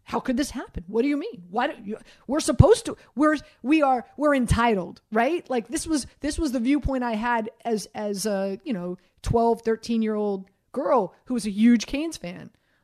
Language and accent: English; Miami, Florida, United States; and I grew up in Miami. My dad played for the University of Miami.